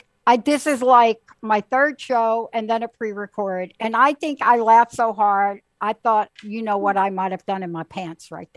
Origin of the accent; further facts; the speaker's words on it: East Coast, United States; I'm from the East Coast.